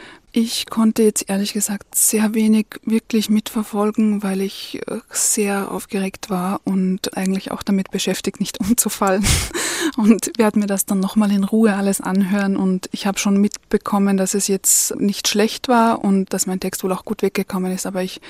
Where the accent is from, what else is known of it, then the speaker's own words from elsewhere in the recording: Salzburg, Austria; ich komme aus Salzburg.